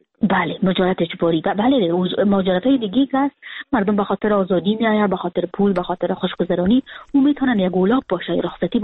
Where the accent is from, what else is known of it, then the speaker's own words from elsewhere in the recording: Afghanistan; now in Frankfurt, Germany; من سال 2020 که فرداش 2021 بود کابل ترک کردم و همون روز که سال نو تغییر میخورد من از ترکیه آمدم به فرانکفورت